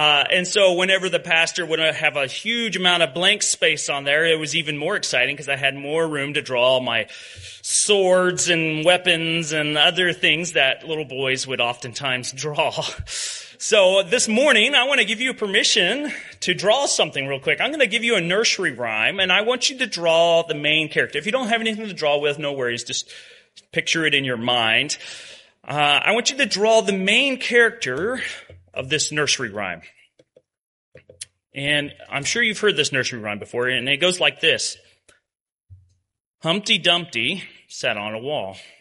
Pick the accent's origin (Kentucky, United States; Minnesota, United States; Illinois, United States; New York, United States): Kentucky, United States; I grew up in Kentucky, and as a little boy in many small country churches